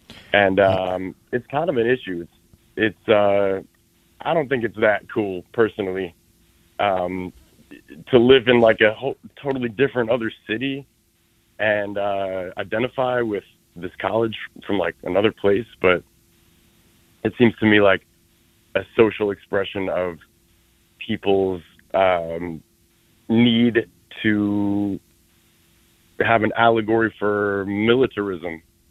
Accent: New York City, New York, United States; Well, I'm from New York. I'm from New York City

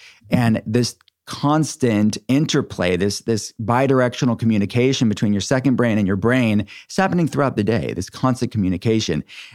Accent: Pittsburgh, Pennsylvania, United States; published out of the University of Pittsburgh, my city, my hometown, where my functional medicine telehealth center is based.

